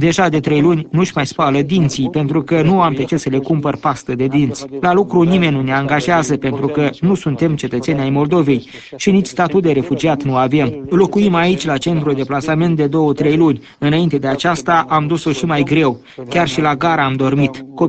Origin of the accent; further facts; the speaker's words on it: Chechnya, Russia; sunt refugiat din Cecenia